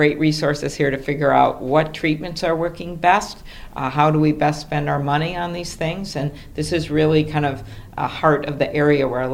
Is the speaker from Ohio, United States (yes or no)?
no; Minnesota, United States; And in both neighboring Massachusetts and in my home state of Minnesota